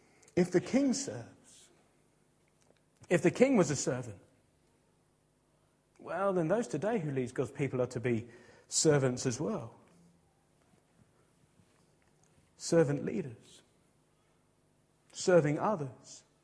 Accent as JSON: {"language": "English", "country": "United Kingdom", "said": "But we are British and we're middle class and we just blank."}